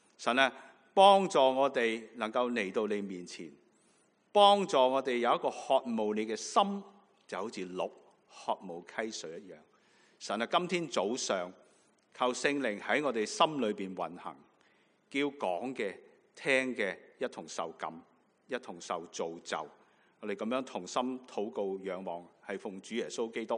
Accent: Hong Kong; 我作为来自香港的一份子，在这两个月看的新闻

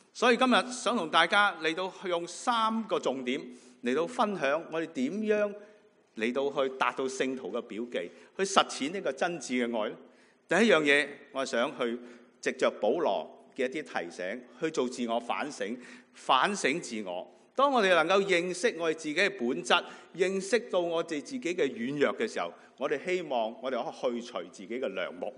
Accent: China; 我们中国人说最好吃的就是猪肉啦

